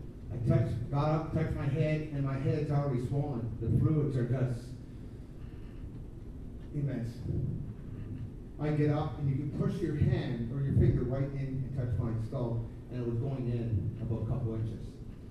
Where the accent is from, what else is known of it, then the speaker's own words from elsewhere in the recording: New Brunswick, Canada; now in Western Canada; because out here in Western Canada, I'm from New Brunswick.